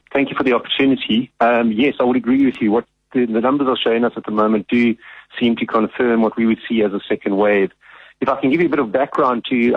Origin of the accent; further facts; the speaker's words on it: Nelson Mandela Bay, Eastern Cape, South Africa; I come from Nelson Mandela Bay. My mom still lives down there.